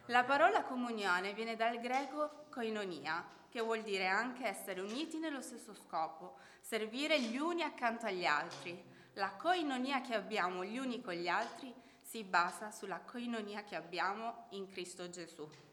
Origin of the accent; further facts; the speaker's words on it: Calabria, Italy; vengo dalla Calabria. Ho 33 anni